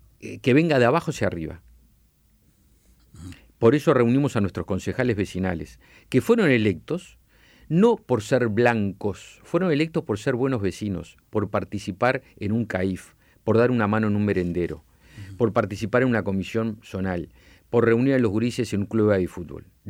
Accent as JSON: {"language": "Spanish", "region": "Montevideo", "country": "Uruguay", "said": "que tenemos origen en Montevideo, que somos de aquí de Montevideo"}